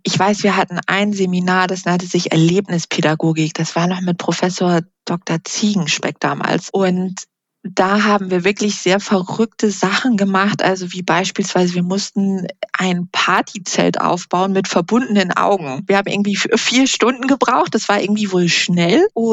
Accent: Hamburg, Germany; Also ich bin halt in Hamburg aufgewachsen, groß geworden, hier halt auch immer gelebt.

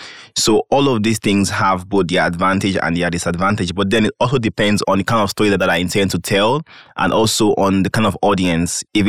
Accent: Nigeria; now in Lüneburg, Delaware, United States; I am a student from Nigeria, currently studying at Lufana University in Lüneburg.

